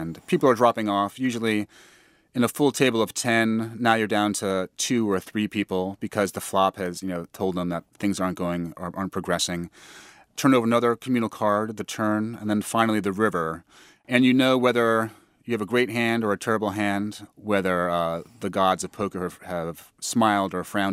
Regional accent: New York, United States; I'm American, grew up in New York, but what's my real sort of spiritual homeland?

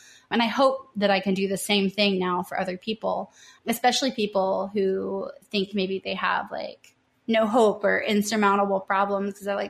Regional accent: Tennessee, United States; because I'm from Tennessee. So I was in San Diego.

